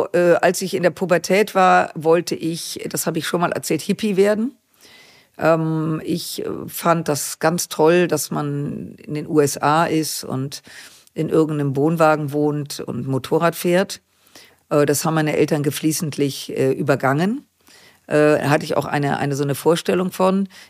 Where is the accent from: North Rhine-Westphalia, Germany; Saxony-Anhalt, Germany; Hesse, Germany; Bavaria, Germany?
North Rhine-Westphalia, Germany; Düsseldorf; aber prinzipiell bin ich in Düsseldorf geboren, aufgewachsen, lebe dort mit meinem Mann. Und das ist unser Lebensmittelpunkt und diese rheinische Stadt.